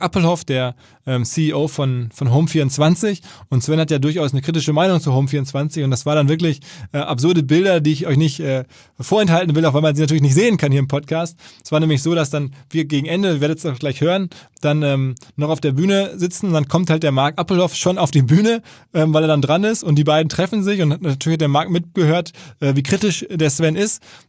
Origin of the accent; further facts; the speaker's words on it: Essen, North Rhine-Westphalia, Germany; das Ruhrgebiet oder in meinem Falle einfach meine Heimat. Vor 40 Jahren in Essen auf die Welt gekommen